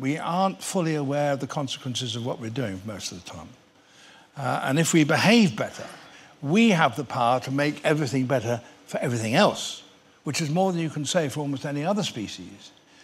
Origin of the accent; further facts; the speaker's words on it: West Midlands, United Kingdom; I was brought up in the Midlands and I looked for fossils as a kid, and I've never stopped, really.